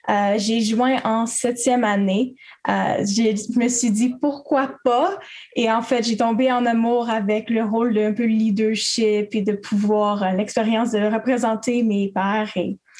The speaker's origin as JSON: {"language": "French", "region": "Quebec", "country": "Canada", "tie": "born or raised there", "also_born_or_lived": "Ontario", "lives_now": "Kingston, Canada", "said": "Oui, je viens aussi du Québec. Je suis née là-bas. Et à cause que mes parents sont dans le militaire, moi, j'ai déménagé environ 5 fois entre le Québec et l'Ontario."}